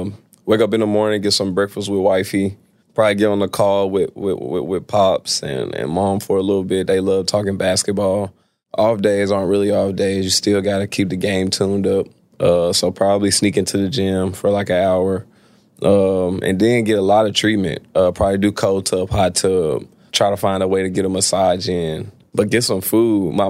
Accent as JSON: {"language": "English", "town": "Memphis", "region": "Tennessee", "country": "United States", "said": "Outside of going home, I'm from Memphis."}